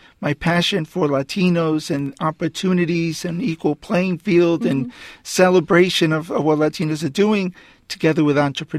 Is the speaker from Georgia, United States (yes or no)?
no; Queens, New York, United States; also born or lived in Chiclayo, Peru; And so they came to New York, and I grew up in this town called Queens.